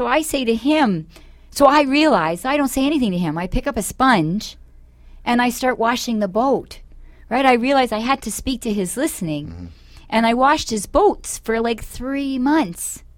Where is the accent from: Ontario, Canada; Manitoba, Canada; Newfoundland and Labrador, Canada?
Ontario, Canada; Toronto; from Toronto and I want to pursue my Paralympic dream